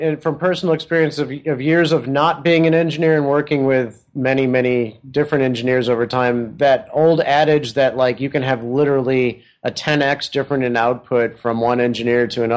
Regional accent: Midwest, United States; I'm a Midwesterner

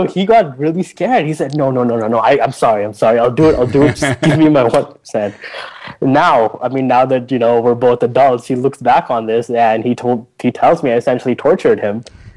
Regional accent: Muscat, Oman; I grew up in Muscat, Oman.

